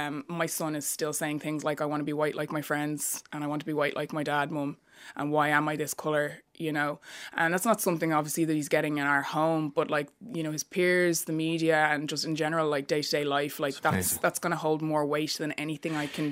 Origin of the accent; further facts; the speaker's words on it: Ireland; I was born and raised here in Ireland